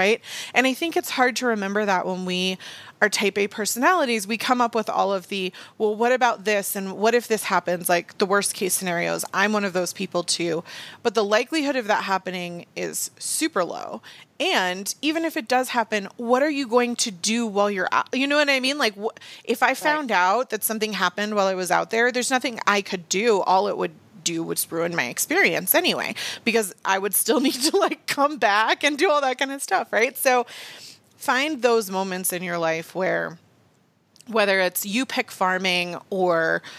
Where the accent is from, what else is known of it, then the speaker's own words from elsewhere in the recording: Virginia Beach, Virginia, United States; Like, I grew up in Virginia Beach and I don't like it.